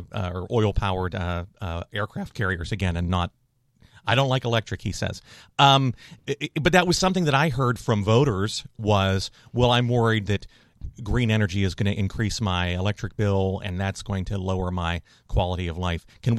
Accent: Pittsburgh, Pennsylvania, United States; accent: Pittsburgh; Pittsburgh. There's my Pittsburgh accent coming out.

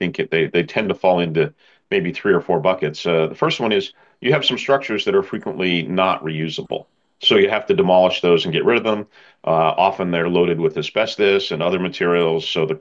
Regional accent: Pennsylvania, United States; And I grew up in the Poconos. I'm not originally from Pittsburgh.

